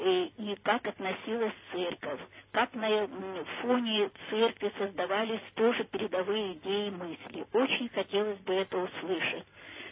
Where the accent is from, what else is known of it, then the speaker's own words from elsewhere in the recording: Moscow Oblast, Russia; я из Подмосковья